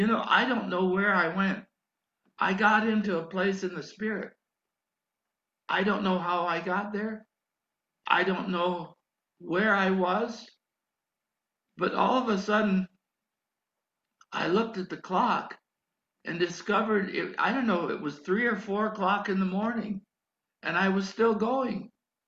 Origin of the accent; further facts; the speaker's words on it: New York, United States; also born or lived in Alaska; I was born in New York, brought up in New York, spent most of my early days in New York, but I spent 5 years in Alaska in my early 20s.